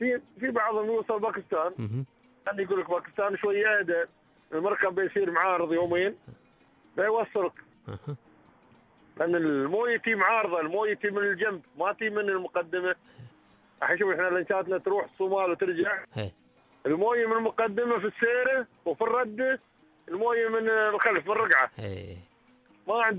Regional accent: United Arab Emirates; في شباب عندنا احنا اماراتيين مستثمرين في البرازيل مسوين مزارع ابقار

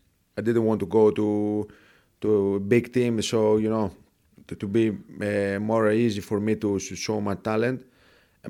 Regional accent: Larissa, Thessaly, Greece; English is a second language; Larissa is it's not small. You know, it's about 200, 250,000 people. It's fifth, sixth city, bigger city in the Greece.

